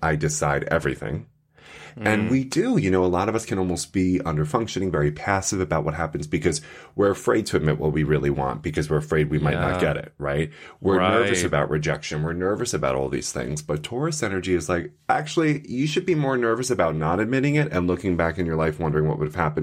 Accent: New York, United States; so connected to Jews because I'm from Long Island.

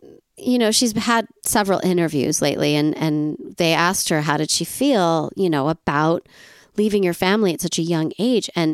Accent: United States; Yeah, I'm so American.

